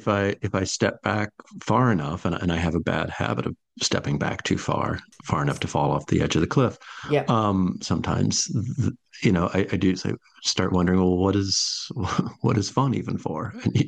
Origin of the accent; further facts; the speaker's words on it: United States; And as an American who, like most Americans, doesn't really know that much about other cultures, that sounds plausible to me